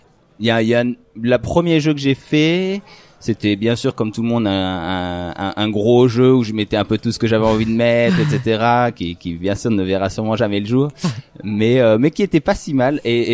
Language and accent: French; France; also born or lived in Belgium; now in Switzerland